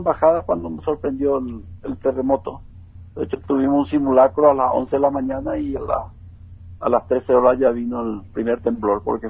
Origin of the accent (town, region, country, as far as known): Paraguay; now in Mexico